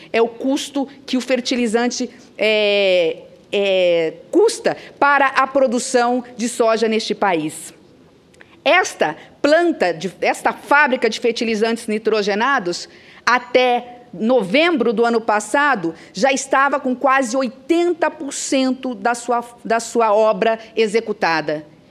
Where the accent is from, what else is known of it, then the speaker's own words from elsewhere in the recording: Três Lagoas, Mato Grosso do Sul, Brazil; no nosso estado, nosso querido Mato Grosso do Sul, na minha cidade natal, senadora Vanessa, a cidade de Três Lagoas